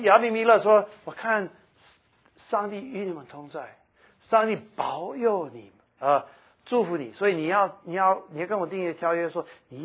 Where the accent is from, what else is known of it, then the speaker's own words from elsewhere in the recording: Taiwan; accent: Taiwanese Mandarin; 这就是我的台湾国语